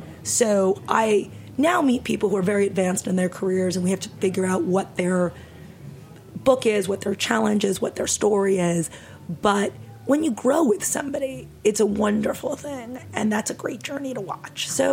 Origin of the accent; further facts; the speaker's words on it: New York, United States; And I never, and probably because I grew up in New York and this was a New York-based industry